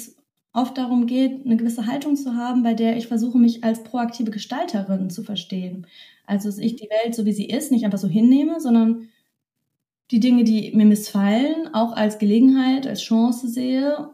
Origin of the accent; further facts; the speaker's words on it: Tokyo, Japan; also born or lived in Hong Kong; Also ich bin im Ausland aufgewachsen, in Tokio und Hongkong.